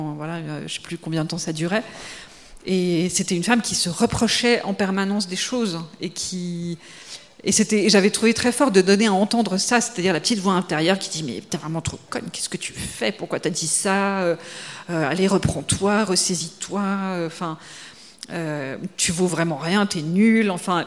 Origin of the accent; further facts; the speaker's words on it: Geneva, Switzerland; moi, en tant que genevoise, si vous voulez, le calvinisme et tout ça